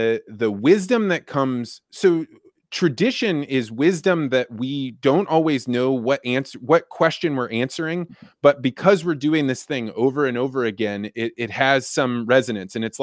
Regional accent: Eureka, Illinois, United States; I grew up in Eureka, Illinois.

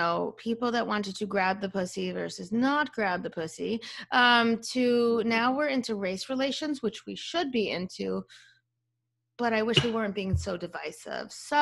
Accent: Florida, United States; Okay. Because I grew up in South Florida.

